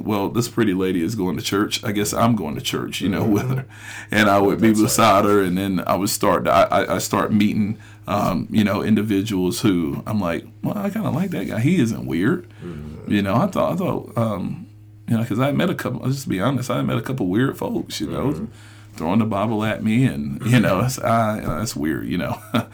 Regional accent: Union, South Carolina, United States; Just growing up in the small city that I was from. And again, I'm from Union, South Carolina, as I said in episode 1.

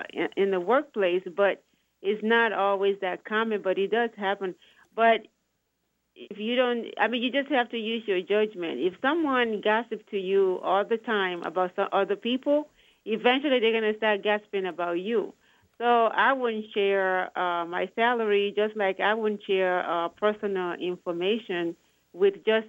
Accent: Nigeria; moved away; Nigeria. I came from Nigeria. I came here 36 years ago, it's a long story.

